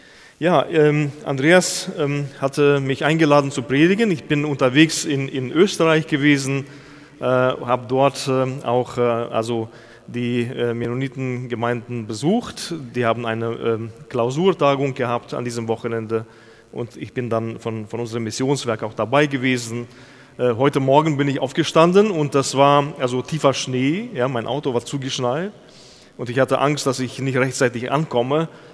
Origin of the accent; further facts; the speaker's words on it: Bielefeld, North Rhine-Westphalia, Germany; Ich komme aus Bielefeld, eine Stadt, die es angeblich gar nicht gibt.